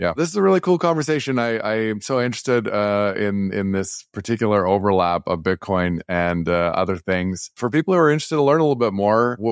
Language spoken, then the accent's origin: English; Edmonton, Alberta, Canada; I grew up in Edmonton.